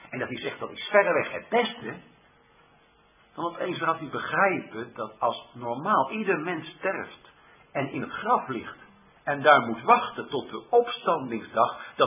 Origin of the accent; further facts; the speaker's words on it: Netherlands; wij zijn Nederlanders, hè, we zijn tegenwoordig met vakanties, trekken we heel de wereld over.